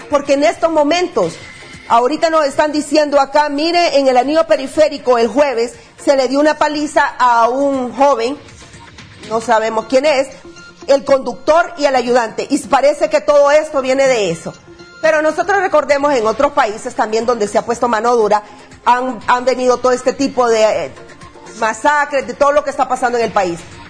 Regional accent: Honduras; si nosotros como hondureños no pedimos respuesta

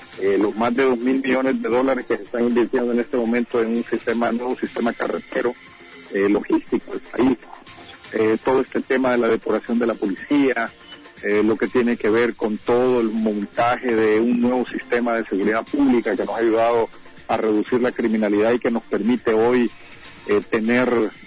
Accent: Honduras; somos nosotros los hondureños los que vamos a hacer que nuestro país cambie

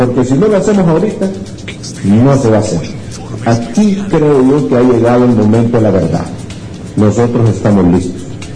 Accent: Honduras; al final somos los hondureños los que tenemos que adoptar esas decisiones.

